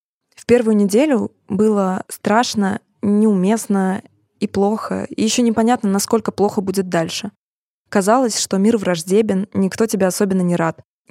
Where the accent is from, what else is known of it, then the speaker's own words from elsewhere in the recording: Russia; никогда больше не скрывала, что я из России